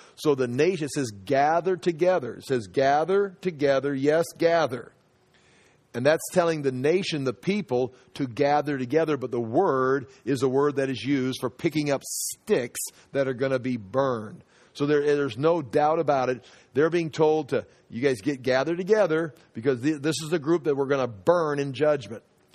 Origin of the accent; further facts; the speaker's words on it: United States; I'm an American. It's like, I've grown up here. I live here. I do work here. I do business here. I pay taxes here.